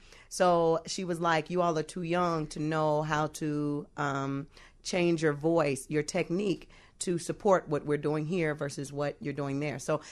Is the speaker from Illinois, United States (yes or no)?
yes; Chicago, Illinois, United States; I grew up on 79th and State.